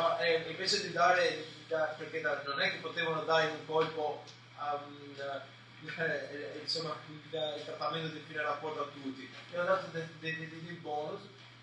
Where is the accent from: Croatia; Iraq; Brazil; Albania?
Albania; now in Italy; io sono andato via del mio paese, tanti anni fa, nel 95, quindi erano i primi anni 90, quando c'era un grande flusso di immigrazione dall'Albania.